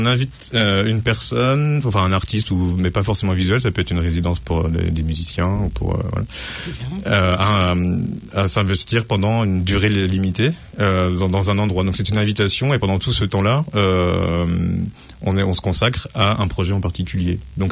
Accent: France; je suis français

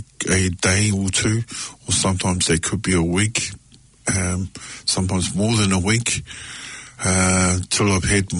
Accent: New Zealand; with my culture as Māori. I wasn't raised with what I mean by that, I wasn't raised a native speaker. My native tongue was English.

